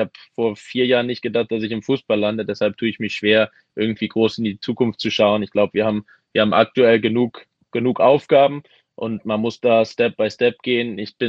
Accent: Düsseldorf, North Rhine-Westphalia, Germany; moved away as an adult; Ich bin in Düsseldorf groß geworden, habe meine ganze Jugend bei Fortuna Düsseldorf gespielt

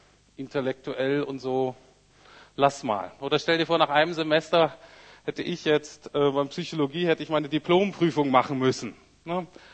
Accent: Bremen, Germany; ich bin aus Bremen-Nord. Wenn man in Bremen aus Bremen-Nord kommt, das ist so ein Arbeiterviertel.

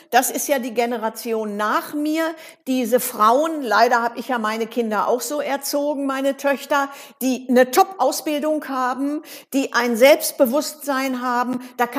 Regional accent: Dortmund, North Rhine-Westphalia, Germany; born there; Ich bin ja nur gebürtige Dortmunderin, da ist man so.

